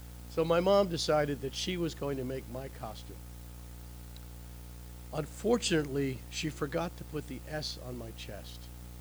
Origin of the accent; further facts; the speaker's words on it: Rutherford, New Jersey, United States; We grew up outside of New York, a little town called Rutherford. I don't know if anybody's been there, Bergen County, about 8 miles outside of New York City.